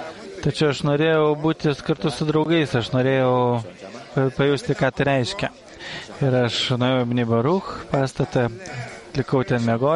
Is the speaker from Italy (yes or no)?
no; Ghana; Lithuanian is a second language; aš esu iš Ganos, iš Afrikos.